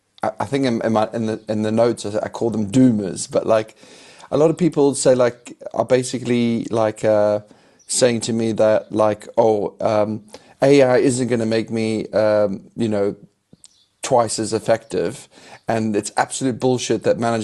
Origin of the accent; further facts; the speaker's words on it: South Africa; as a South African, if I'm actually used to the power to go out